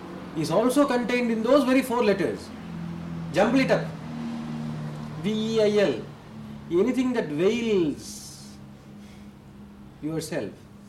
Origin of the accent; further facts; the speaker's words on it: India; I would like you to forget for the present that I come from India